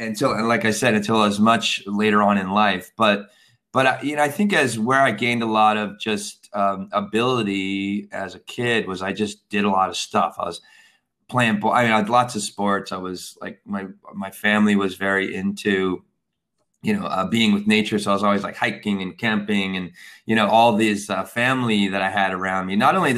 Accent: Hazleton, Pennsylvania, United States; also born or lived in Wilkes-Barre; I'm from Northeastern Pennsylvania, from the Poconos.

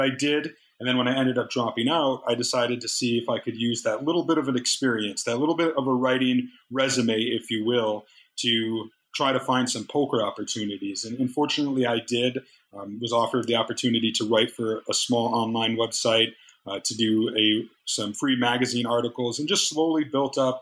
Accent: Wisconsin, United States; So I am from Wisconsin, as Phil Hellmuth is. He was from Madison. I grew up about an hour north of Madison, so not too far.

